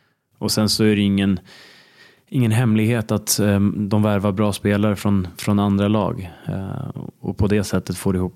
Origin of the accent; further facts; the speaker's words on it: Stockholm, Stockholm County, Sweden; Styrmansgatan är jag uppväxt på. Så att, ja, Djurgården tills jag var, ja, från när jag var 6 till 12 då.